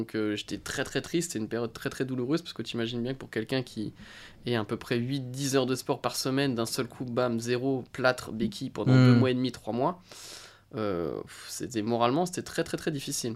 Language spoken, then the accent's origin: French; Île-de-France, France; j'ai commencé dans le 77, des salles de quartier, là d'où je viens, etc.